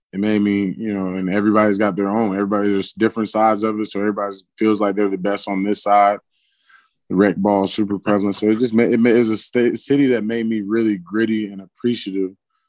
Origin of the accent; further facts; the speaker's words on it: Greensboro, North Carolina, United States; We don't want to be from Raleigh. We don't want to, like, we're from Greensboro. Like, we love it, and I love that city.